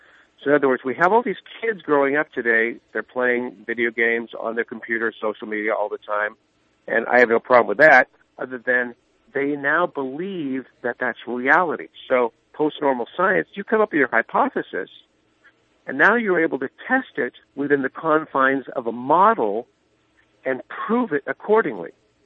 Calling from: California, United States; I'm calling you from the San Francisco Bay Area.

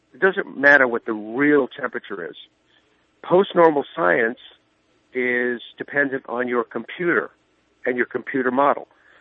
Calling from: California, United States; I'm calling you from the San Francisco Bay Area.

